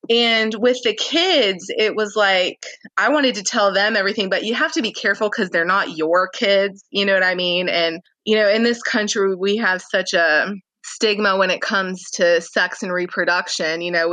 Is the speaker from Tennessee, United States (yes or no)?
yes; Tennessee, United States; Now, my family is not Southern. They're from Arizona. So I guess they're Southwestern. But I grew up mostly in Tennessee